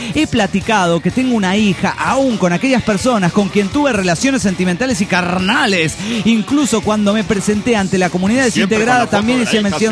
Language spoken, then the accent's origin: Spanish; Guadalajara, Jalisco, Mexico; de Guadalajara, Jalisco, México.